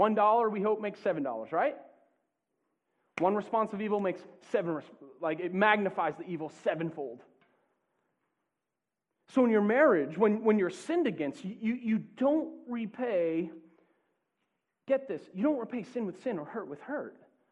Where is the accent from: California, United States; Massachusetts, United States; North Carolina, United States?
Massachusetts, United States; Lowell; Grew up in Lowell, man. Irish Mickey Wood, you know? My hometown.